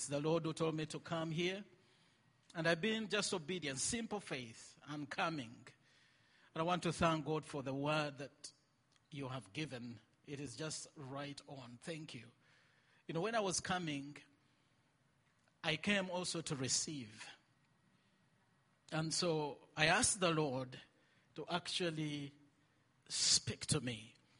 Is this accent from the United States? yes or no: no; Uganda; I come from Uganda, East Africa.